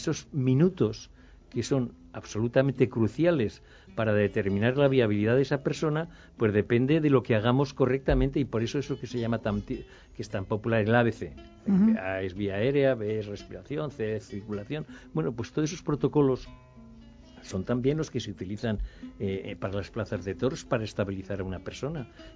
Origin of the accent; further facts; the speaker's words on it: Spain; desde nuestra mentalidad, aquí como españoles y a lo que nos dedicamos en este sentido